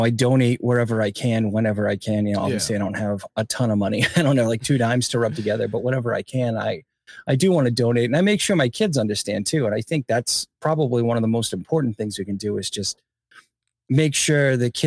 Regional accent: New England, United States; So I've always had, growing up in New England, I've always had a fascination and a deep respect for Native American communities.

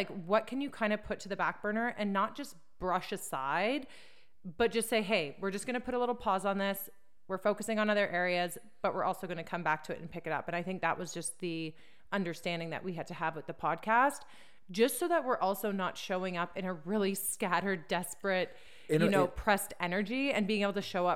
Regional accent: British Columbia, Canada; also born or lived in Vancouver; So we moved from Vancouver, British Columbia, to a smaller city center up in kind of the interior of BC, which is amazing.

